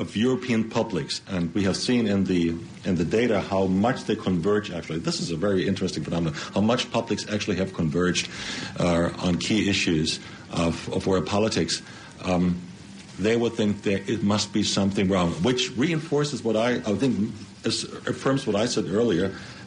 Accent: Hesse, Germany; in my home state of Hesse, where I come from

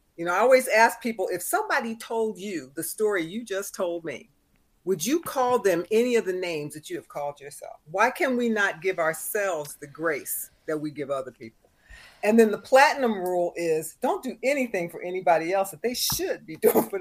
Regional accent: Philadelphia, Pennsylvania, United States; I'm from Philly originally, so being on that side of the world might be fun for me.

